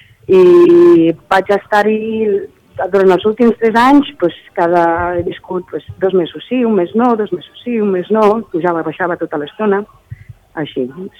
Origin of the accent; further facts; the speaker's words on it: Barcelona, Catalonia, Spain; moved away; era com quan jo era petita a Barcelona, fa 20 anys